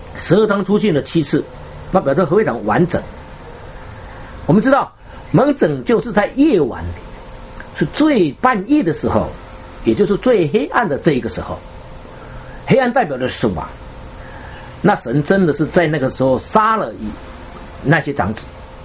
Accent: China; 还有就是我们中国人所谓的古代的春节的那一个除夕的夜

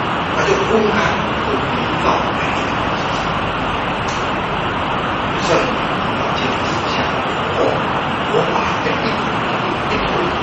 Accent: Taiwan; 因为我是我们是台湾人，啊，我们会讲台语，我们会讲国语，有的会讲学英语的

